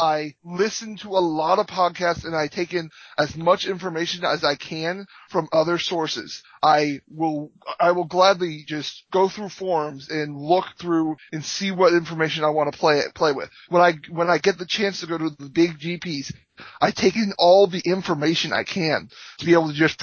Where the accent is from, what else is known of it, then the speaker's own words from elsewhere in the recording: Milan, Indiana, United States; Okay, so I'm from Milan, Indiana.